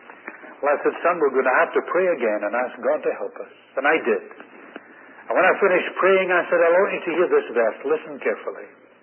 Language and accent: English; Scotland, United Kingdom; accent: Scottish; He looked up in surprise, I suppose because of my Scottish accent.